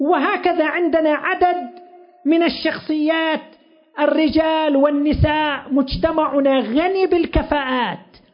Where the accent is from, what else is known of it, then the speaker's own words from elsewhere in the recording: Qatif, Eastern Province, Saudi Arabia; عندنا في القطيف أيضا كفاءات علمية وفكرية كثيرة